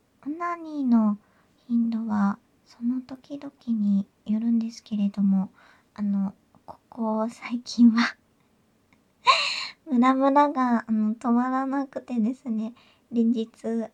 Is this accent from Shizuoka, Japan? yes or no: yes; Shizuoka, Japan; 出身地は静岡県です。